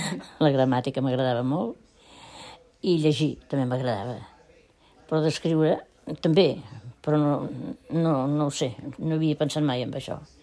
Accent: Poboleda, Catalonia, Spain; also born or lived in Barcelona; Jo tenia 5 anys que vaig venir aquí a Poboleda. I vaig venir aquí a Poboleda perquè aquí em sembla que també ho preguntareu, perquè vaig venir cap aquí, doncs perquè llavors va estar allà la guerra.

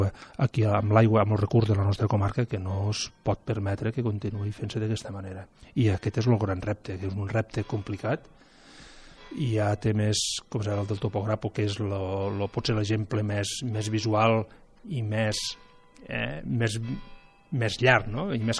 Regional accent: Porrera, Catalonia, Spain; també tinc una miqueta de terra allà al meu poble, allà a Porrera

